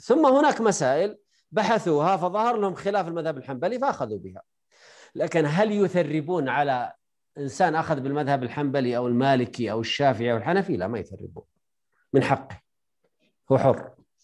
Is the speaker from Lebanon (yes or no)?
no; Saudi Arabia; يعني عندنا في السعودية مثلا قبل 100 سنة أو 200 سنة